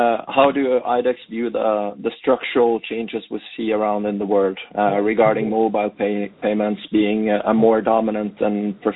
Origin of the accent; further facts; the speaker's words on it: Norway; I'm from Norway, from HCAP.